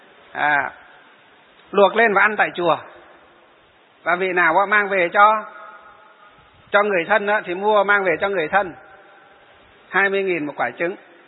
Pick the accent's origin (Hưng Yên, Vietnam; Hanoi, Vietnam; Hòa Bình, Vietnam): Hòa Bình, Vietnam; ở trên Hòa Bình, ở tỉnh mà quê hương của tôi á